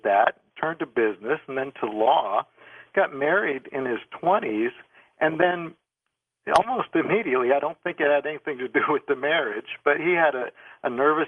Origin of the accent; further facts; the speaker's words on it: Iowa, United States; now in California, United States; I do have roots in Missouri myself, and I grew up in Iowa. It was a good place to grow up. I'm in California now.